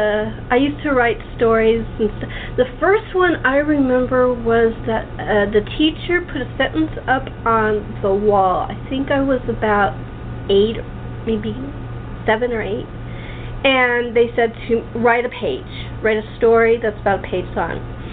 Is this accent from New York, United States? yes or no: no; Los Angeles, California, United States; I was brought up in LA, so it's a little bit different.